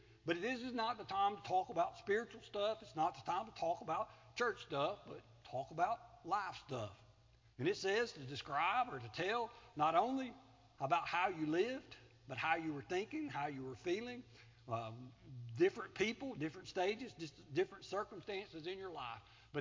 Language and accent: English; Collins, Mississippi, United States; I grew up in Collins, Mississippi. We had loving parents who worked hard to provide for us.